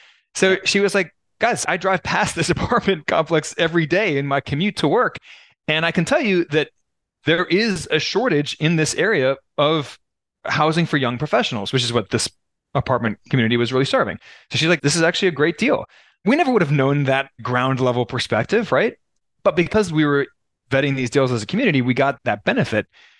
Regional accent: Baltimore, Maryland, United States; moved away as an adult; also born or lived in Abu Dhabi / Brasilia; now in Peru; Yeah, they were in Baltimore, which is my hometown. It's where I grew up. So we've moved around the world a little bit since then. So we spent 4 years in Abu Dhabi, 4 years in Brasilia. We just moved to Peru last June.

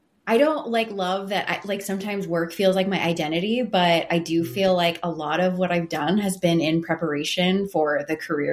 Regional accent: Houston, Texas, United States; moved away as an adult; also born or lived in Salt Lake City / Cincinnati; So I have this like weird identity crisis of like, do I call Houston my hometown or do I call Salt Lake? Even though I moved when I was like in kindergarten. Anyway, grew up in Houston, the suburbs technically, and went to school there.

